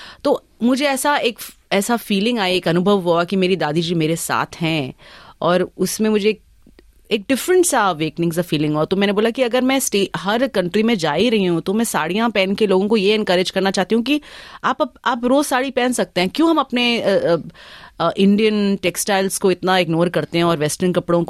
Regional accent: Singapore; also born or lived in India; although मैं India में पैदा हुई थी और मैं फिर ऑफकोर्स सिंगापुर में मैं I was brought up, but हर साल मेरे पेरेंट्स 3 बार साल में हम इंडिया जाते ही जाते थे

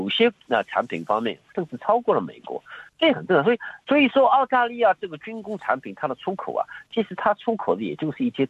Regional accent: China; now in Australia

